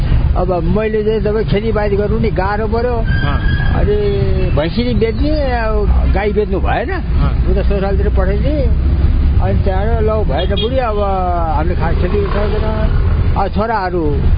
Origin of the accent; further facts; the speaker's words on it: Kakani, Bagmati, Nepal; नुवाकोट जिल्ला ककनी गाउँपालिका ward number 7।